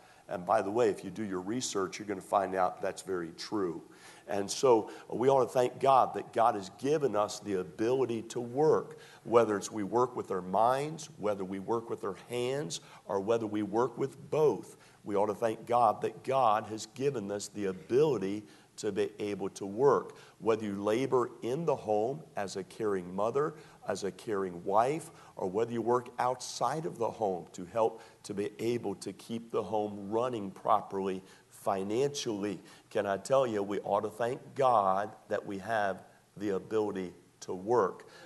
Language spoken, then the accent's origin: English; Northeastern United States, United States; Can I say that never enjoyed the shoveling the snow when I was raised in the Northeast